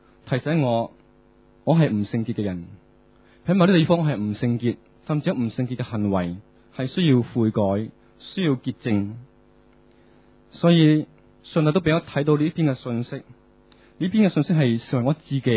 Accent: Hong Kong; 我哋生于斯，长于斯。我哋同我呢班嘅即系香港人一齐生活嘅时候

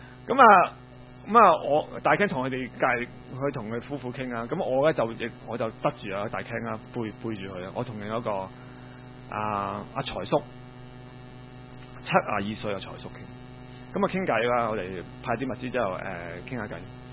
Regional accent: Hong Kong; 我係香港人嚟嘅

